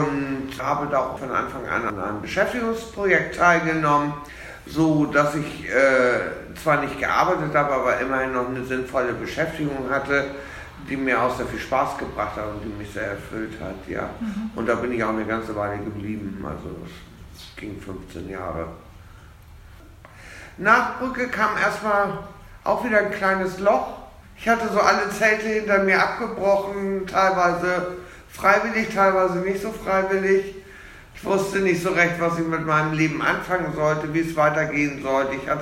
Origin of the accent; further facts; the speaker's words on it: Hamburg, Germany; now in Eutin, Germany; Ich wohne in Eutin in Ostholstein und ursprünglich komme ich aus Hamburg.